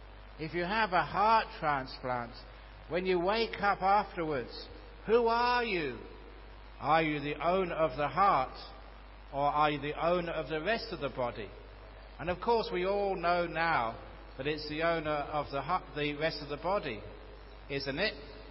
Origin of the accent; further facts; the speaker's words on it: Australia; I'm an Australian.